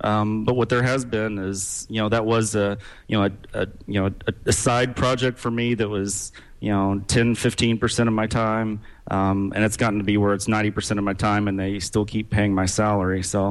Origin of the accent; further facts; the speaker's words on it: Texas, United States; moved away as an adult; now in Michigan, United States; You know, I grew up in Texas. I worked there, and I moved to Michigan just a few years back.